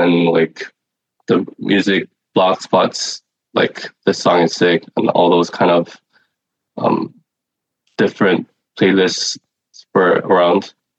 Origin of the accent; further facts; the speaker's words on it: South Korea; also born or lived in California, United States; I was born in California. But I moved to Korea when I was like 3 years old. It was my sister who grew up in California, but I was only born in California, I would say.